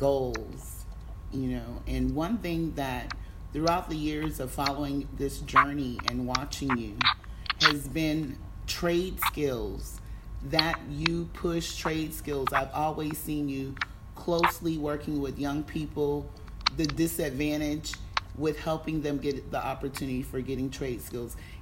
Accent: Sumter, South Carolina, United States; now in California, United States; he was in my hometown in the East Coast, in a little town called Merck City, Sumter, South Carolina.

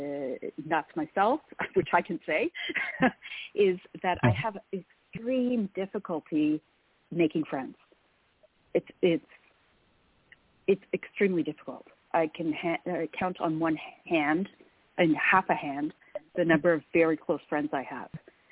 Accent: Canada; I am Canadian, born and bred and a proud Canadian.

